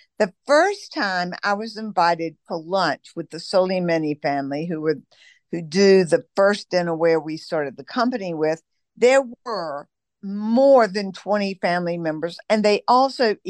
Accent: the South, United States; The biggest thing that I found as a Southerner being in Italy

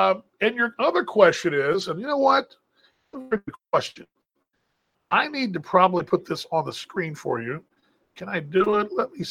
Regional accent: Dallas, Texas, United States; That's not my hometown. My hometown is Dallas. Big difference, right? I mean, 4 hours different.

